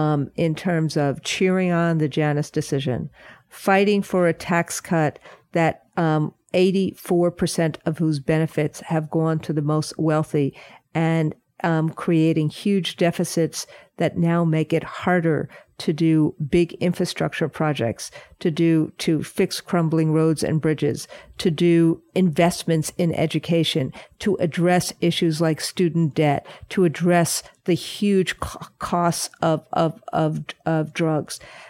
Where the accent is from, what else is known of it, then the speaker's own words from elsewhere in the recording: Rockland County, New York, United States; From growing up in Rockland County.